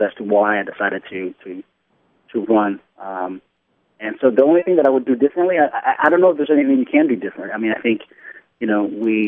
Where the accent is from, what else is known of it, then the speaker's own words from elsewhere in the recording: East Lansing, Michigan, United States; now in Philadelphia, United States; Mark, I'm from East Lansing. I went to Michigan State. I'm working in Philadelphia in corporate finance